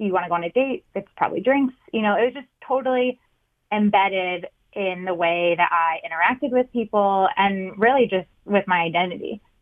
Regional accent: Michigan, United States; now in New York, United States; I'm 25 years old. I grew up in Michigan. I went to University of Michigan, big state school.

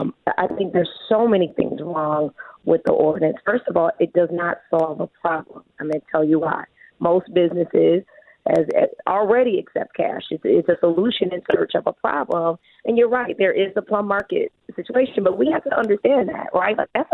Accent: Detroit, Michigan, United States; I'm real Detroit, right? I'm from the Detroit West Side all day.

